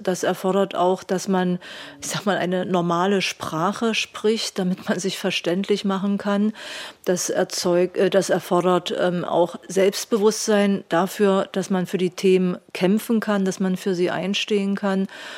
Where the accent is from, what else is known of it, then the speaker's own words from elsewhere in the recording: Dessau, Saxony-Anhalt, Germany; Ich bin groß geworden in Dessau, dort, wo die Mulde in die Elbe fließt. Ich lebe dort bis heute.